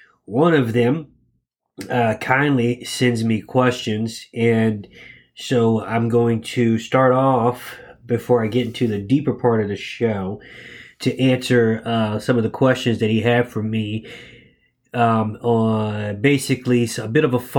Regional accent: Jacksonville, Florida, United States; He came to my hometown with me to Jacksonville, Florida

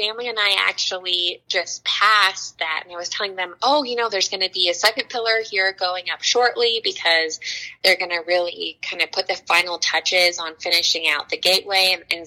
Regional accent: Pueblo, Colorado, United States; I think a lot of people here who are who are born and bred in Pueblo and who live here a long time, we are the ones who kind of perpetuate that negative stereotype about our town.

